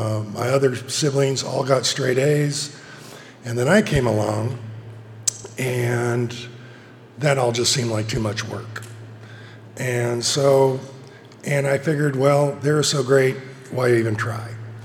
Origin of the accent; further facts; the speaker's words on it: Ridgecrest, California, United States; also born or lived in Trona; I grew up here in Ridgecrest. I was actually born in Trona, which may explain a lot. But yeah, so I was born in Trona, but grew up here in Ridgecrest. I'm the youngest of four kids.